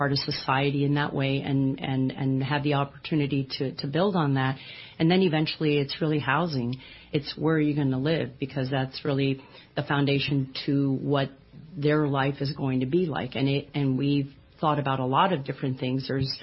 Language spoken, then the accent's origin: English; Miami, Florida, United States; also born or lived in Spain; Well, I grew up in Spain, and I'm pretty much a native of Miami. I grew up in Miami